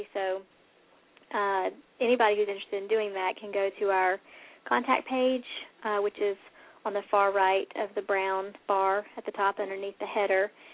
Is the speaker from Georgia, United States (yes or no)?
no; North Carolina, United States; now in South Carolina, United States; We're both from the South. We're both originally from North Carolina, but we've been in South Carolina since 2011, and we love South Carolina.